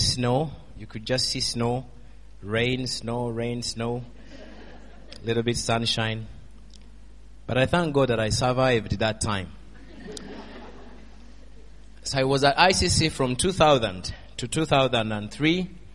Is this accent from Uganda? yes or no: yes; Uganda; I'm from Uganda. I am a Ugandan, and I was born in Uganda. I was born long, long time ago, in the times when Idi Amin was the president, in the 70s.